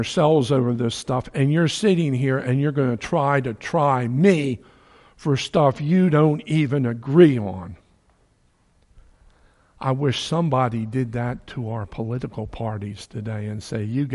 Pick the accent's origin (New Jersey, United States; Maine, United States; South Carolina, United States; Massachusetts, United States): New Jersey, United States; You know, I'm from New Jersey when I say you guys, right? It's yous guys over there.